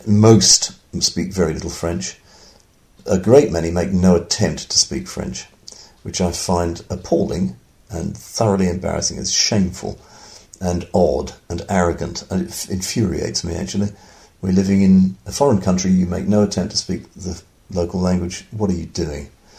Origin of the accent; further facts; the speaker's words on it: England, United Kingdom; I don't detect that so much because I'm English, and therefore I don't pick up on all the subtleties, as it were, of the communication.